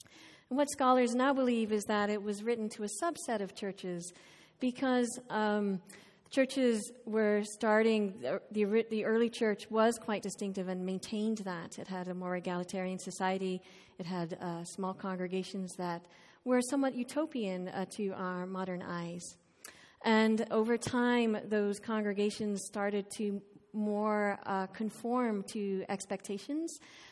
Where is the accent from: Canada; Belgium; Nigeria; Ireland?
Ireland; now in United States; As you know, I grew up in Ireland, so I'm still learning my American history.